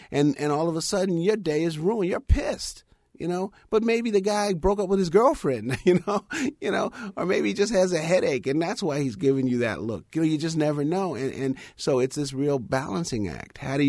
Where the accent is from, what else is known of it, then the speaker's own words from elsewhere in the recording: United States; I'm a black person. I'm American.